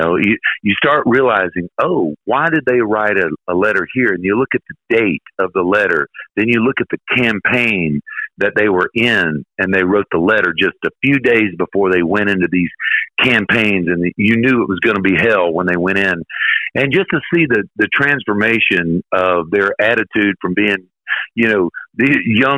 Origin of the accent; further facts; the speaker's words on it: Florida, United States; when I moved back to Florida, my home state, there was a box of letters, like 50 something letters.